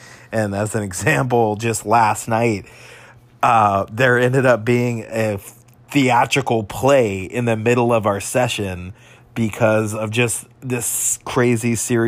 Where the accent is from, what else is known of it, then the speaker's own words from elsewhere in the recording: Orange County, California, United States; moved away; I grew up down in Orange County, but I moved out a long time ago.